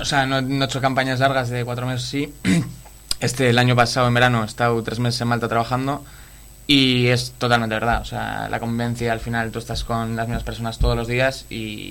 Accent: Bilbao, Basque Country, Spain; Yo realmente soy de Bilbao.

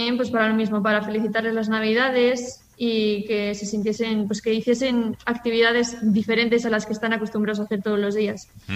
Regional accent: Voto, Cantabria, Spain; soy de la Junta de Voto.

